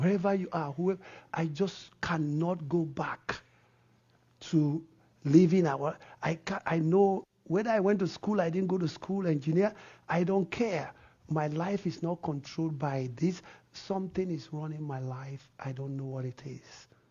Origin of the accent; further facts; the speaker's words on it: Nigeria; moved away; I came from Nigeria totally.